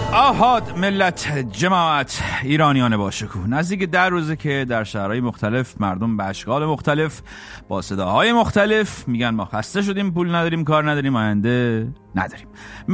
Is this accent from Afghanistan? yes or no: no; Iran